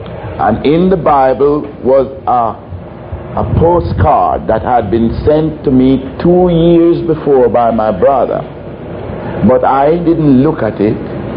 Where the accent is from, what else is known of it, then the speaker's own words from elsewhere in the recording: Jamaica; now in United States; because we are from Jamaica. We don't know anything about what goes on over here.